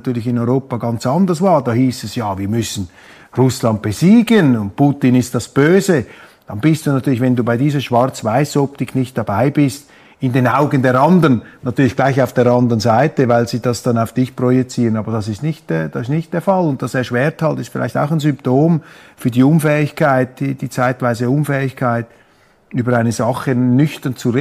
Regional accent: Switzerland; Ich bin ein Schweizer.

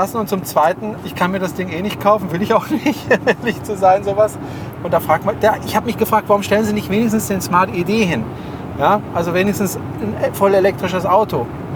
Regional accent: France; Ich bin Franzose, ich darf das.

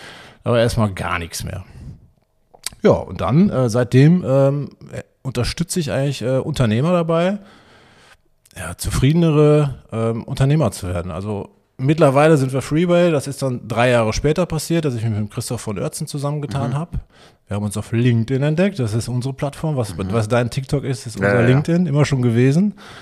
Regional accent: North Rhine-Westphalia, Germany; ich komme eigentlich aus dem Münsterland und habe dann in Aachen studiert, Informatik.

